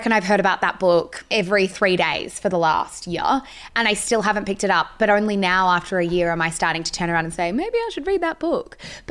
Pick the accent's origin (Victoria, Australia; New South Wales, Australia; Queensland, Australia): Victoria, Australia; Sandringham; I grew up in Sandringham.